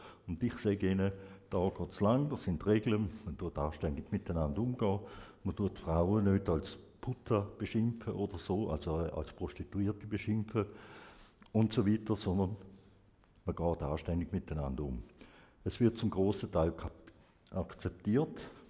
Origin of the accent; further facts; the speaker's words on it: Vienna, Austria; born there; Ich bin ursprünglich in Wien geboren. Meine Eltern sind beide Österreicher, der Vater mit ungarischen Wurzeln.